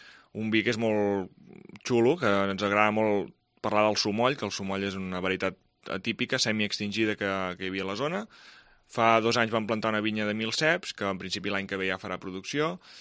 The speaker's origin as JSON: {"language": "Catalan", "region": "Catalonia", "country": "Spain", "said": "nosaltres som del Baix Penedès, vull dir, el Baix Penedès és aquella terra de ningú"}